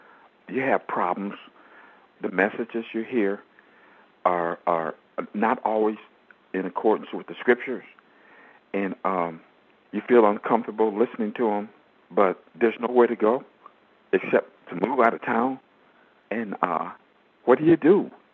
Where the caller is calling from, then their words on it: Ohio, United States; I'm calling from Ohio.